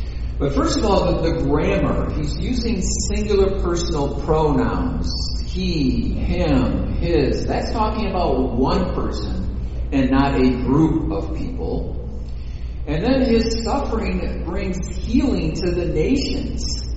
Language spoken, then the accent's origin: English; Michigan, United States; now in Chicago, United States; I was born and raised in Michigan, but I've lived in Chicago for 22 years.